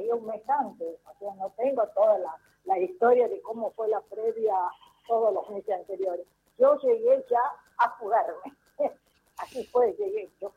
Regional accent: Tucumán, Argentina; Gastón Curtade, otro abogado de mi pueblo tucumano, que fue secuestrado y sigue siendo desaparecido.

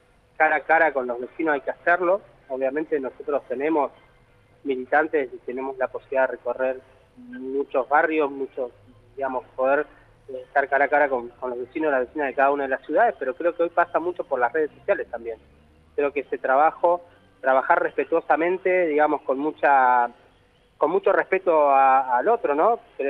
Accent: Viedma, Río Negro, Argentina; yo soy de Viedma, en el caso de Viedma estamos evaluando

